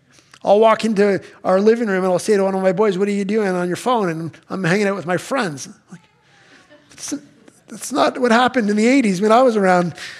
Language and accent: English; Barrie, Ontario, Canada; oh yeah, I'm from Barrie, and there's from somebody from Oakville